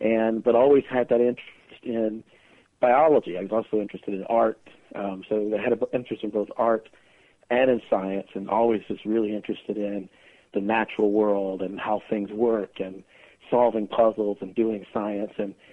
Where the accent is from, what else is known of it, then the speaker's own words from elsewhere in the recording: Columbia, South Carolina, United States; Well, as you said, I grew up in Columbia, South Carolina.